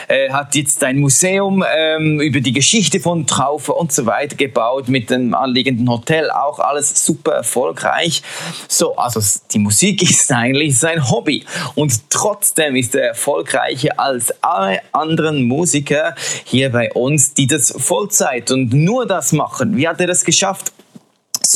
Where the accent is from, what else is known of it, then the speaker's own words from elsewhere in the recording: Switzerland; Und auch ich als Schweizer muss natürlich hier auch noch ein Beispiel anbringen.